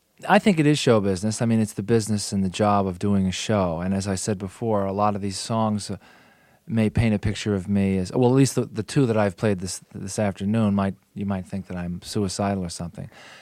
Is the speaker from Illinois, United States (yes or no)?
no; New York, United States; I came from the from Westchester County, New York, which is a very affluent suburb of New York City.